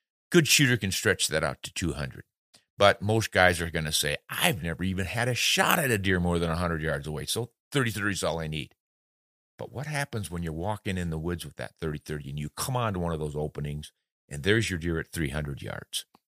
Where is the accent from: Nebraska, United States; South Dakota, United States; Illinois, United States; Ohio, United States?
South Dakota, United States; born there; I was born in South Dakota, wide open spaces.